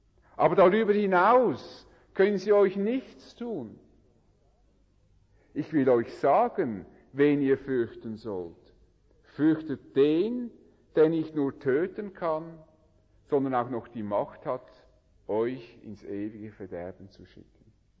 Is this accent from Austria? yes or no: no; Switzerland; Das Erbrecht hat bestimmt etwas anders ausgesehen als bei uns in der Schweiz.